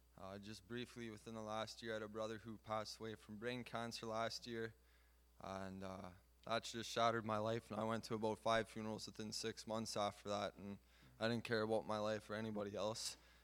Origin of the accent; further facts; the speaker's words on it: Steinbach, Manitoba, Canada; I was born and raised in Steinbach.